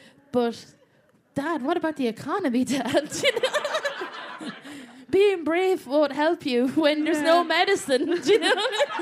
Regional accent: Harrow, London, United Kingdom; accent: London; also born or lived in Ireland; I'm from Harrow. I changed my accent.

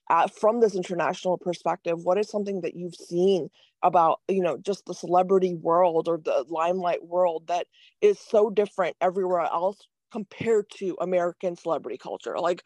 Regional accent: India; born there; I was born in India. I was, educated internationally. I've never ever been just in America, right?

